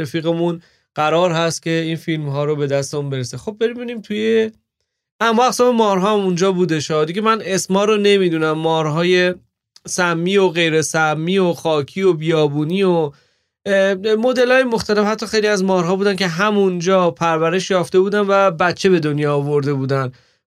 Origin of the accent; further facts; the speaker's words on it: Iran; چون ما ایرانی هستیم این اصطلاح رو به کار بردم